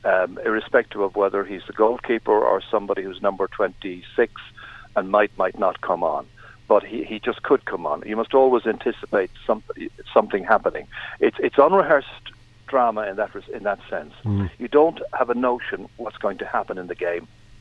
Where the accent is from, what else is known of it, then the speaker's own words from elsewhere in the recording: Cork, Munster, Ireland; The end result was I was basically growing up in Douglas, and to all intents and purposes, I was the only child in the house.